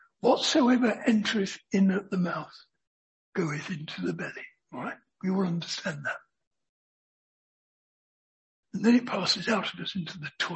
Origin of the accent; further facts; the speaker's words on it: London, United Kingdom; now in Aldeburgh, United Kingdom; I am a Londoner. When I first came to Aldborough, I was amazed that once you got out of the town, there were no lights.